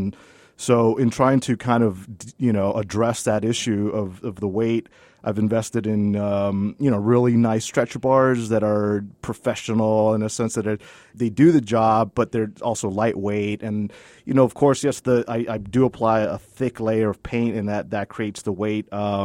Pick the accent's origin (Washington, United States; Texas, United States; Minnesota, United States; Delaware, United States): Texas, United States; El Paso; I kind of feel like this is where I'm from. I'm from El Paso